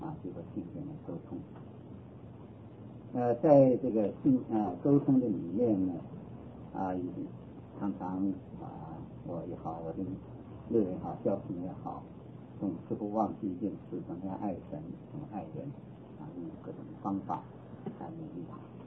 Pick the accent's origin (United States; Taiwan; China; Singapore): China; 我受我们中国人传统啊是影响更深